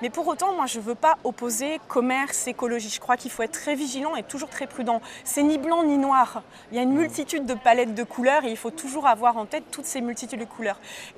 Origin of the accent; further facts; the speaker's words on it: Nouvelle-Aquitaine, France; Je suis bretonne aussi, je suis originaire du Limousin, je suis aussi attachée à mes racines. Mais je me sens européenne, donc identité plurielle.